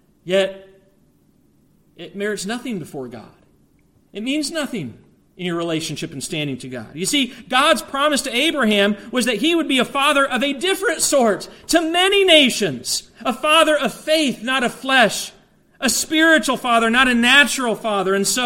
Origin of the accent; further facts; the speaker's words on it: Colorado, United States; I was baptized at the church where I grew up in Colorado.